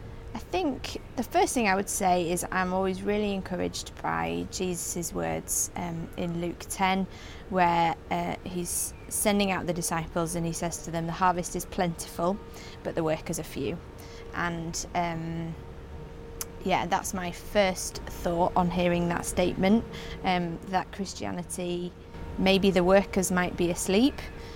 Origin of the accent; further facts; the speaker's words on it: Leeds, Yorkshire and the Humber, United Kingdom; I'm a Yorkshire girl, born and bred, grew up in Leeds.